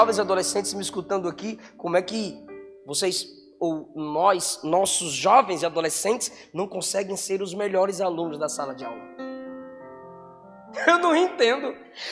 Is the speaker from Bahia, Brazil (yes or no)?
yes; Ilhéus, Bahia, Brazil; mas eu sou baiano, uma vendinha, na rua da escola, lá em Ilhéus, Bahia.